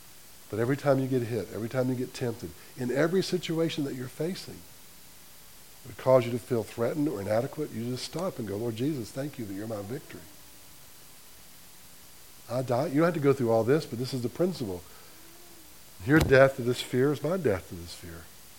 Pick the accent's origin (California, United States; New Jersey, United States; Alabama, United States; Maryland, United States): Alabama, United States; Selma; We're in New York. It's really cold. I'm from Selma. This is scary, you know?